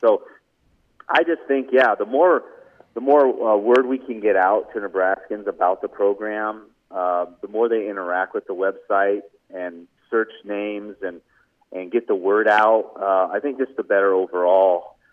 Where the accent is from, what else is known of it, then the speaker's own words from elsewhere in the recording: Fremont, United States; I went to college in Alabama and we got married there. We moved back to my hometown in Fremont.